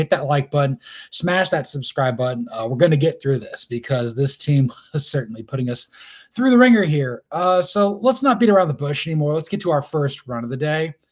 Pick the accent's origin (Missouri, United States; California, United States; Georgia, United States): Georgia, United States; Atlanta; I mostly cover college football for the NCAA division, but I'm from Atlanta. I live in Atlanta.